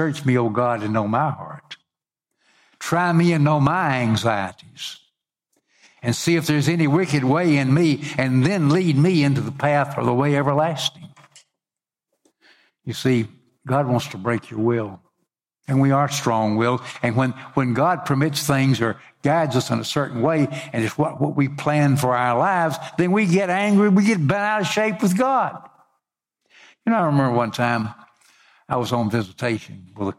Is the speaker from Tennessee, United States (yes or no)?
yes; Memphis, Tennessee, United States; I said, hey, I'm from Memphis. You know, I know about summer heat. I know about humidity.